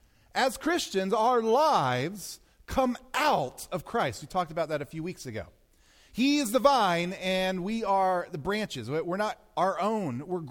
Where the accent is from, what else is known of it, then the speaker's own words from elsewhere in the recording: Maryland, United States; I grew up in Maryland